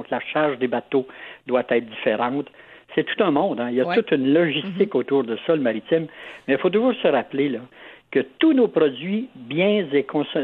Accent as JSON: {"language": "French", "region": "Quebec", "country": "Canada", "said": "si on est Québécois d'origine, on a des tendances à être jaloux."}